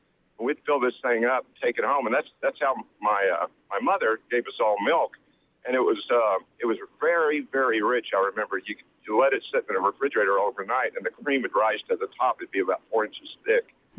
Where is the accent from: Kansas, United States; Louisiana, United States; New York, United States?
Kansas, United States; this, you know, listening to the show today reminded me when I was a kid growing up in Kansas